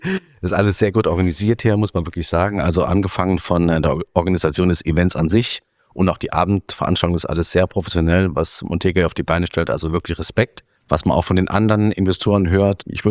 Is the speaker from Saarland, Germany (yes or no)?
yes; Saarbrücken, Saarland, Germany; Ich komme aus Saarbrücken